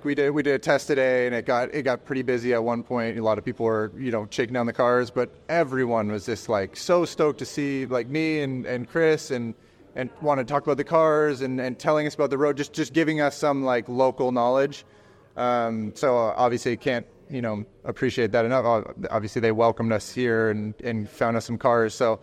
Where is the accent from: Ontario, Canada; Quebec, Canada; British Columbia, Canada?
British Columbia, Canada; Whistler; I grew up in Whistler, so I grew up skiing.